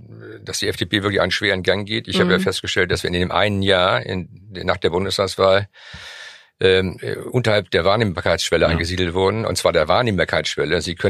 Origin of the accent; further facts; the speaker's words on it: Schleswig-Holstein, Germany; Du gehst nochmal in den Landtagswahlkampf Schleswig-Holstein, weil das mein Heimatland ist